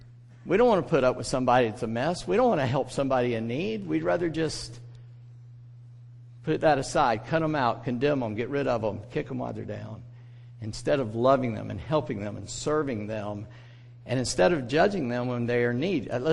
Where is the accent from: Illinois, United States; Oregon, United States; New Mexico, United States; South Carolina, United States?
South Carolina, United States; Charleston; I'm from Charleston, and few months back now, a young man goes in and spends hours in Bible study with a group of believers and then shoots them.